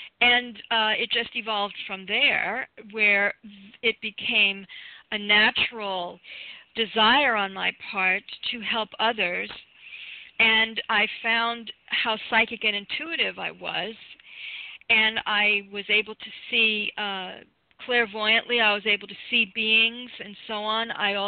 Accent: New York, United States; also born or lived in Toronto; I am American. I grew up in New York, in case people might not have figured that out. And I went to college in Toronto.

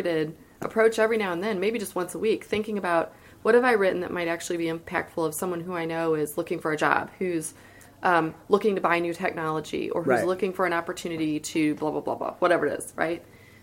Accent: O'Fallon, Illinois, United States; who performed, which is the band from my hometown.

